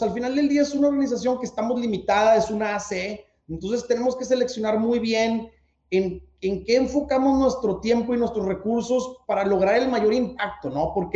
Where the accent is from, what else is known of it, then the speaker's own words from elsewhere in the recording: Monterrey, Nuevo León, Mexico; creo que el acento ya me delató. Soy de Monterrey, de un regio, graduado del TEC de Monterrey. Y, pues, más importante que todo, hombre de familia, casado y papá de tres niños